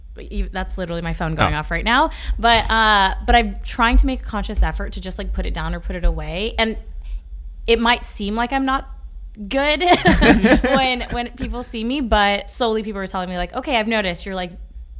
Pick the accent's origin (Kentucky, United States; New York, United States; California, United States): Kentucky, United States; Ashland; I'm originally from Ashland, Kentucky.